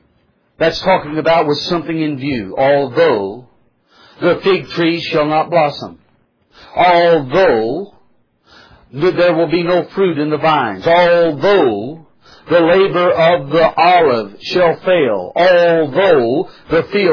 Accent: United States; That's so against everything that I've been taught and everything that I've experienced as an American.

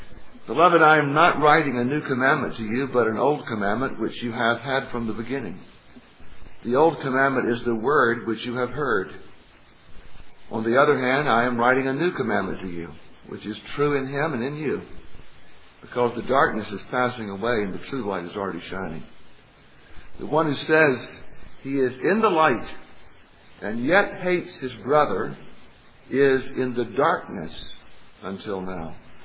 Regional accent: Macon, Georgia, United States; It was often the case when I was growing up in Macon, Georgia, that someone would spot me, but not know who I was

